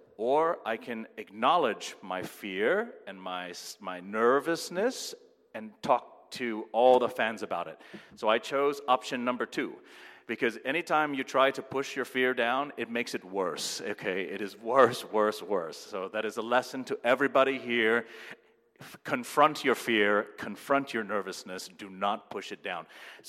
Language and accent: English; United States; this is important for me because growing up in America, you don't see a lot of faces, at least I did not see a lot of faces that were Asian.